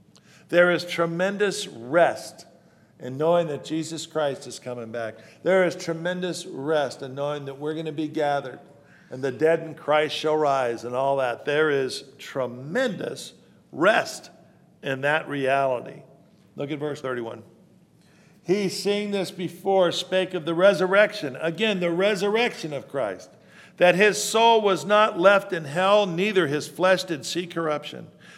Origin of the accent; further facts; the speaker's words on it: Santa Cruz, California, United States; I'm from Santa Cruz, California. That's where I was born.